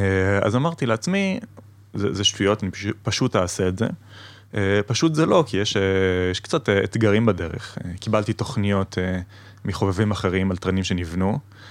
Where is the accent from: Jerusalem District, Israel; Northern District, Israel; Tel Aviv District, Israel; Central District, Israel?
Tel Aviv District, Israel; Tel Aviv; באוטובוס, אין לי הרכב, אני תל אביבי.